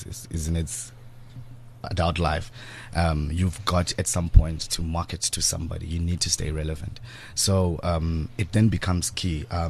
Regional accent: Zimbabwe; I grew up in Zimbabwe, where my parents started the first black advertising agency in Zimbabwe.

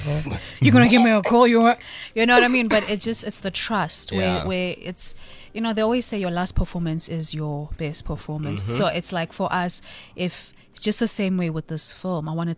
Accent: Johannesburg, Gauteng, South Africa; I was raised in Yeovil, Hillbrow.

